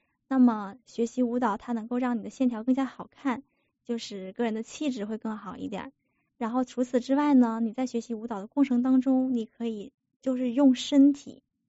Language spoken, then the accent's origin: Chinese; China; 原来作为中国人，原来我自己国家的文化是这么深奥的，